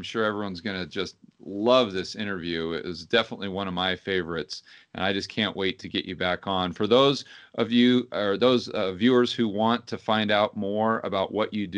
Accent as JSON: {"language": "English", "town": "Portland", "region": "Oregon", "country": "United States", "tie": "born or raised there", "said": "I grew up in Portland, Oregon, and it reminds me in 1980 when St. Helens blew up."}